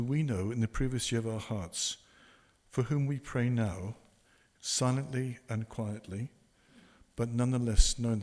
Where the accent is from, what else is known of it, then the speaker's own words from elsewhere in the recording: England, United Kingdom; even though I come from England.